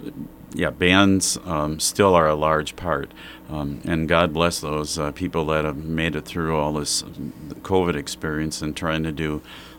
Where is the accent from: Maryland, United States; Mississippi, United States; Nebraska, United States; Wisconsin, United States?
Wisconsin, United States; Wausau; then moved to Wausau, Wisconsin, and taught in my hometown of Wausau